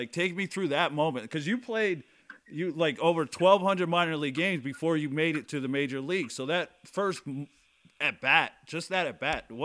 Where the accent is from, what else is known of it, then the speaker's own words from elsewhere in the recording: Scranton, Pennsylvania, United States; I grew up watching him in Scranton-Wilkes-Barre where I grew up.